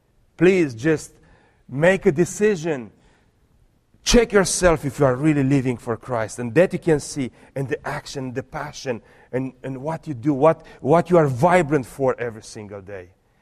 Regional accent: Brasov, Brașov County, Romania; I'm leaving from Transylvania, from Brasov, where I am from, to Moldova to preach the gospel.

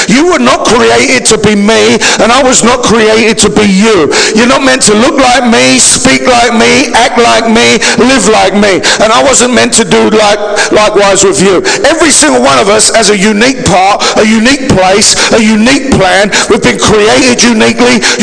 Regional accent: United Kingdom; We're British. We don't do that.

